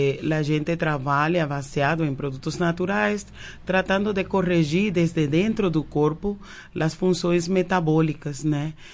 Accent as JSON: {"language": "Portuguese", "country": "Cuba", "second_language": "Portuguese", "lives_now": "Brazil", "said": "Eu sou cubana."}